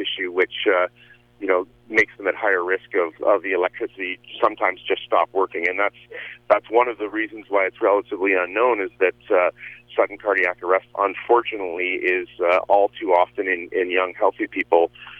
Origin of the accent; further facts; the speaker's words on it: Waterford, Ontario, Canada; en route to southwestern Ontario, to Waterford, Ontario, where my hometown is